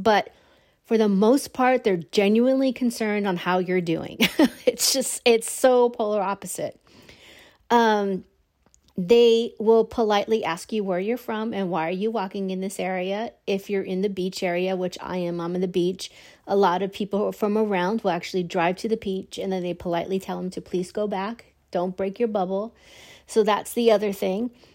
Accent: California, United States; moved away; And I see like California, my home state, and I also look at what's happening in New York

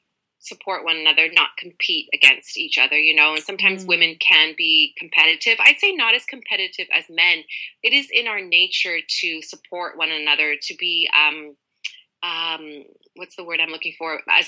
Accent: Vancouver, British Columbia, Canada; I'm from Vancouver, BC in Canada

